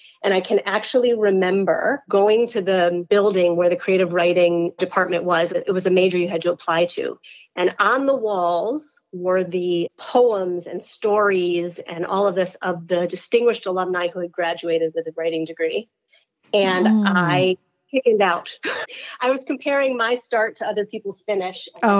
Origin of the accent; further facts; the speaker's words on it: Syracuse, New York, United States; I grew up in Syracuse, New York.